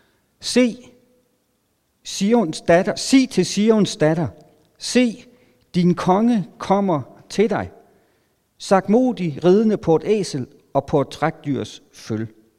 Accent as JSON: {"language": "Danish", "region": "Region of Southern Denmark", "country": "Denmark", "lives_now": "Hillerød, Denmark", "said": "bor i Hillerød, jeg er oprindelig sønderjyde, men har været nordsjællænder de sidste, ja, næsten 30 år faktisk."}